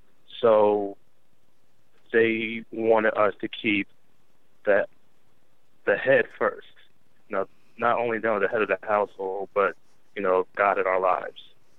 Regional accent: Elizabeth, New Jersey, United States; I was born in Elizabeth, New Jersey. Grew up in the suburbs from a big family, and from a family full of musicians, and grew up in the church

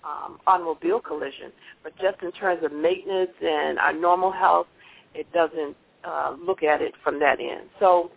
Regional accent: Boston, Massachusetts, United States; now in Philadelphia, United States; when I moved to Philly, because I'm originally from Boston, when I moved to Philly, I had the choice of going back to nursing school

